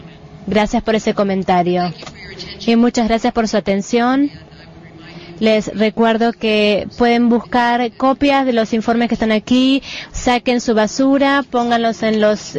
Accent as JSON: {"language": "Spanish", "country": "Canada", "said": "Soy de Canadá."}